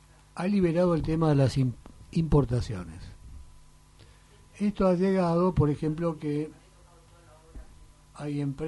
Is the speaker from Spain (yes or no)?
no; Argentina; primero, digamos, somos argentinos